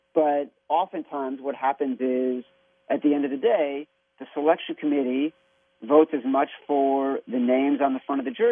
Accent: Chicago, Illinois, United States; I actually grew up in Chicago as well, and I grew up in Chicago in the 80s when DePaul was a powerhouse

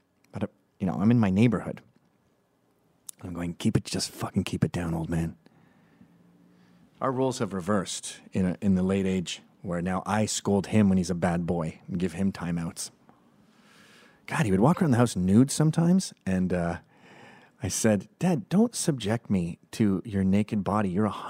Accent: Canada; I grew up in Canada.

